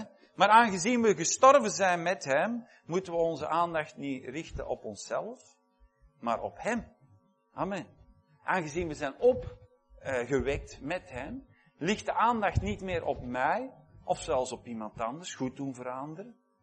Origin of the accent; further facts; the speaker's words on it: Belgium; Wij doen dat niet, wij zijn Belgen, we zijn goed opgevoed